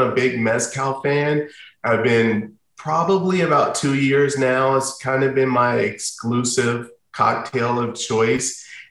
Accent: Somerset, New Jersey, United States; also born or lived in Elizabeth; And I was born and raised in New Jersey, born in Elizabeth, New Jersey, grew up in Somerset, New Jersey.

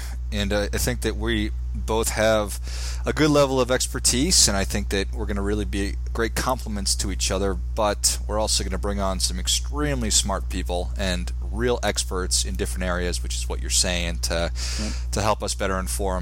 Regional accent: Minnesota, United States; being that my home state of Minnesota was very dominant in curling

